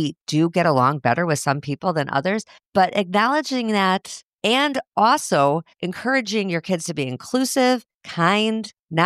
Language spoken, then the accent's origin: English; Highland Park, Illinois, United States; now in Minneapolis, United States; Well, I guess my hometown is Minneapolis now. I've lived in Minneapolis for 25 years. But when I say hometown in that sense, I mean the place I grew up, which was Highland Park, Illinois.